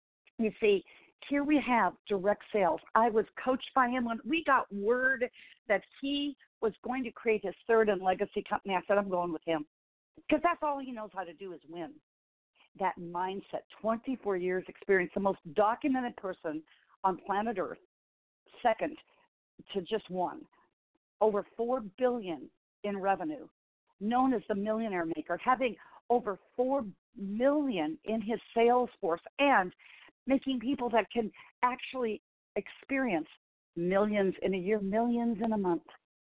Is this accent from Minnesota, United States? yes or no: no; Howey-in-the-Hills, Florida, United States; Then we'll be up in my hometown. Yes, there truly is a town named Howie in the Hills, all right?